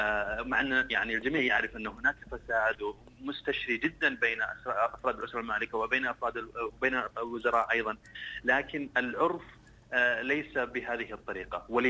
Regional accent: Saudi Arabia; وانا كشخص سعودي الاصل يعني اعرف انه مثلا هناك قديما كان في شيء اسمه ديوان المراقبه العامه

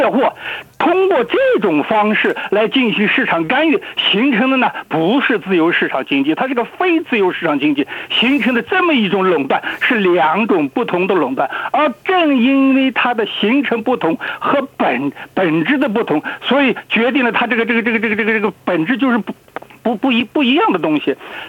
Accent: China; 对我们大陆人来说呢，我们非常清楚，这就是一把割韭菜的刀。

